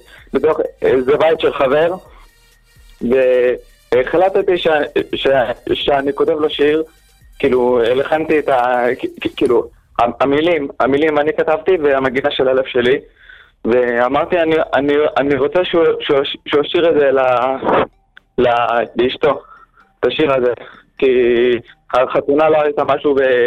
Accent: Holon, Tel Aviv District, Israel; אנחנו מחולון.

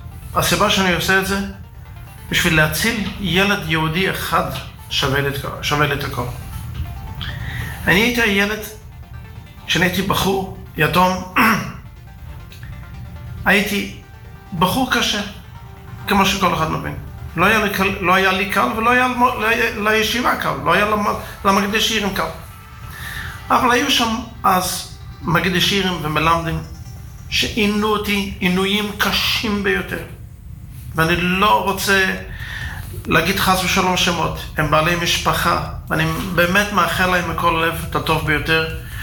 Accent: Jerusalem, Jerusalem District, Israel; born there; אני יליד הארץ ונולדתי בירושלים.

